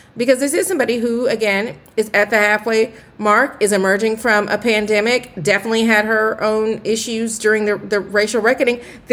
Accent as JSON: {"language": "English", "town": "Atlanta", "region": "Georgia", "country": "United States", "said": "You know, I'm from Atlanta, but I've spent some time in the country, in Georgia, with my relatives."}